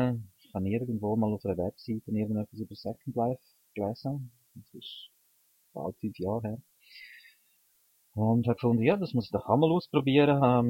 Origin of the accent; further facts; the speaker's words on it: Graubünden, Switzerland; Ich bin Bündner, das gehört mir ja, glaube ich, aus dem Dialekt. Ich bin allerdings nicht sehr lange im Bündnerland aufgewachsen, weil ich bin in einer Familie aufgewachsen, die Zigeunerblut hat.